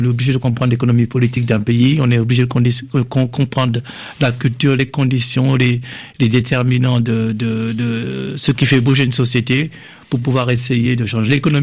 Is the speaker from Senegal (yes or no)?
yes; Senegal; now in Washington, United States; J'habite à Washington, mais bien sûr, je suis sénégalais et je retourne au Sénégal régulièrement et j'y vais pour les vacances de Noël voir ma famille.